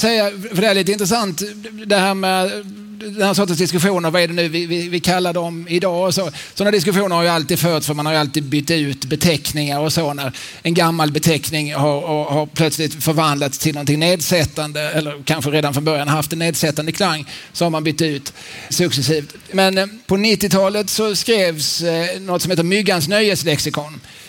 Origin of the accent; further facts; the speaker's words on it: Lund, Skåne, Sweden; när jag växte upp här i Lund, jag sen flyttade jag till Eslöv visserligen, men det var fortfarande ganska nära att åka hit